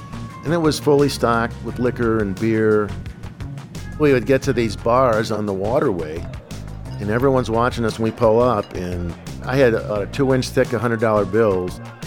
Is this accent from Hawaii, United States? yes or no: no; Miami, Florida, United States; I'm a drug dealer. I'm from Miami.